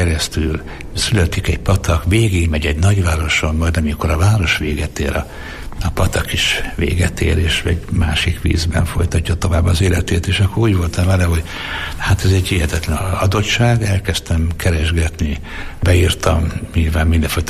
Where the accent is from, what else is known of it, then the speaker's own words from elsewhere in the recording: Miskolc, Borsod-Abaúj-Zemplén, Hungary; én Martin telepen nőttem fel, Vörös Martin születtem, de Martin telepen éltem, tehát ismerem az ottani dolgokat